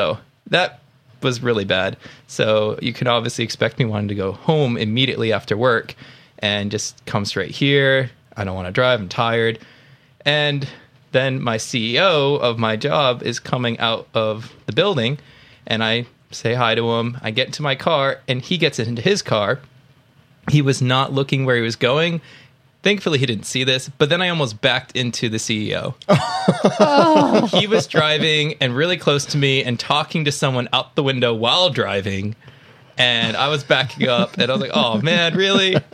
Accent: New England, United States; Growing up in New England, these are very nice idiots around here.

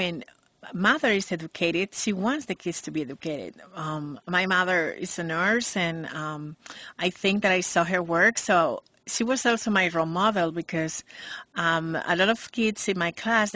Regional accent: Spain; also born or lived in United States; I feel that I will not be real if I said I'm only from Spain, because I'm also very African and I really love to be from African roots. And at the same time, professionally, I grow in America and I love United States

